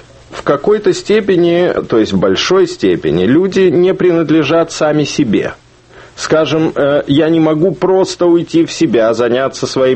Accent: Moscow, Russia; moved away as an adult; Я родился в Москве, там я вырос и получил образование, и, собственно, провел всю мою жизнь до выезда из Советского Союза.

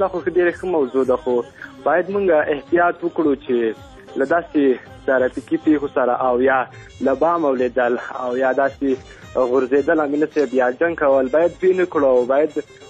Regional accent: Ghazni, Afghanistan; now in Helmand, Afghanistan; مونږ د هلمند نه یو مونږ د غزني یو او دلته هلمند ته راغلي یو یو څو کوره یو

